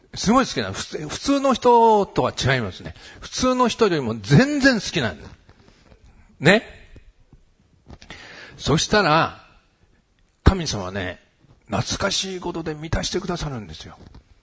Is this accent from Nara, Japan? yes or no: no; Gotanda, Tokyo, Japan; born there; 私、五反田ってとこで生まれたんです。ね、東京のね、五反田に来たんですね。で、多分ね、この辺に家があったと思いますね。